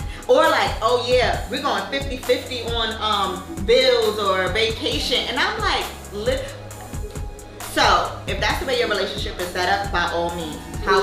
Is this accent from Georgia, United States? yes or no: no; New York City, New York, United States; And also, I'm from the Bronx, so.